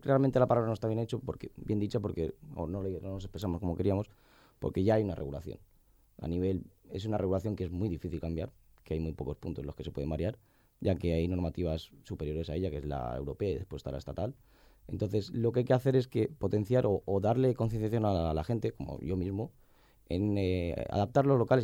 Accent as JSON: {"language": "Spanish", "town": "Formentera", "region": "Balearic Islands", "country": "Spain", "said": "si somos de Formentera y la gente que quiere llevar bien sus negocios, tenemos que adaptarnos"}